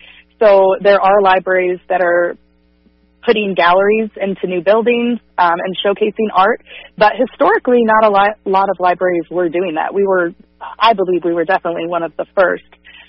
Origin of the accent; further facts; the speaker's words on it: Indiana, United States; being around this area and growing up in Boone County, I love Central Indiana.